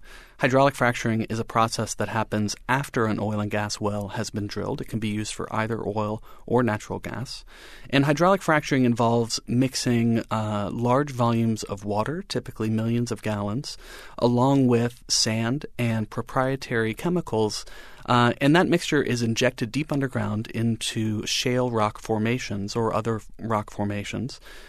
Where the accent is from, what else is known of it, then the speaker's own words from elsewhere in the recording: Durham, North Carolina, United States; So I grew up in Durham, where my parents have both been music professors at Duke for their entire careers. So I grew up in the community